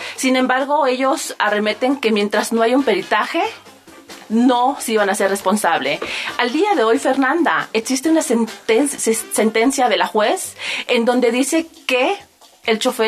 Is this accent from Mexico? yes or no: yes; Playa del Carmen, Quintana Roo, Mexico; Yo vengo de Playa del Carmen, Quintana Roo